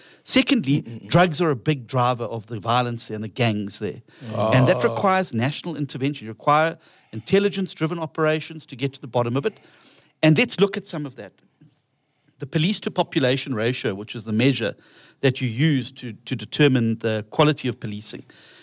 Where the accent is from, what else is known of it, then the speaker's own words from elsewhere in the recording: Durban, KwaZulu-Natal, South Africa; I'm from Durban.